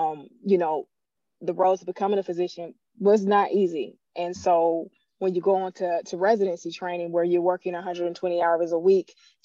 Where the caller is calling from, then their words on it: St. Louis, Missouri, United States; I'm in St. Louis right now.